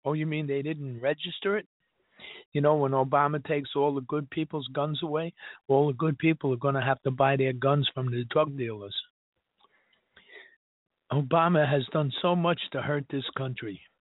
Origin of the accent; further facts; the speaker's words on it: Massachusetts, United States; accent: Massachusetts; that's my Massachusetts accent coming through